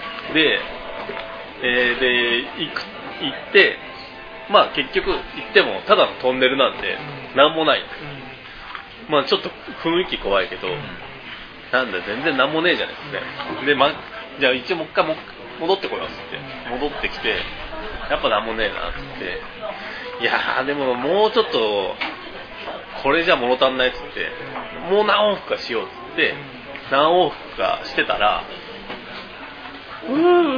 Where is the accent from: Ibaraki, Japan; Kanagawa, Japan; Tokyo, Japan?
Kanagawa, Japan; Fujisawa; うちあの地元が藤沢、あの江ノ島の方なんですけど、で行ってた学校が鎌倉の方なんで